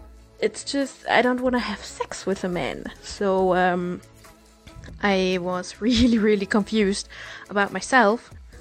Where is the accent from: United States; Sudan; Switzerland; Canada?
Switzerland; I'm 27 and from Switzerland.